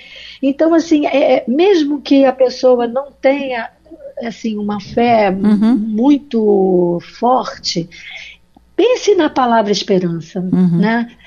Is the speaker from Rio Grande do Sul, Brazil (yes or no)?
no; Rio de Janeiro, Brazil; Olha, o meu telefone, eu sou do Rio